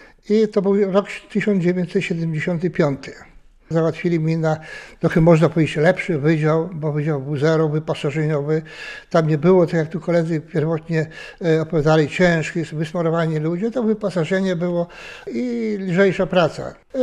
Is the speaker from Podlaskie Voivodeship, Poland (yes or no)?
yes; Szczuczyn, Podlaskie Voivodeship, Poland; now in Szczecin, Poland; w mojej miejscowości, bo pochodzę z Mazur, ze Szczuczyna.